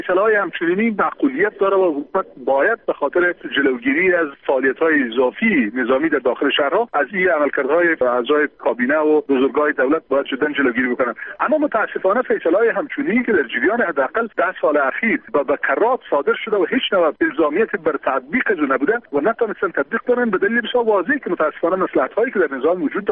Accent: Afghanistan; به عنوان یک افغان در داخل افغانستان، در داخل خاک خود، در داخل وطن خود، در شهر عزیز خود که عمر خود تیر کردیم

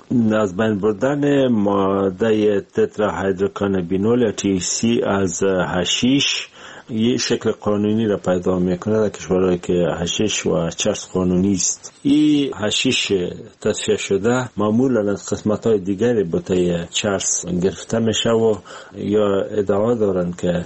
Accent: Afghanistan; ما از افغانستان اومدیم

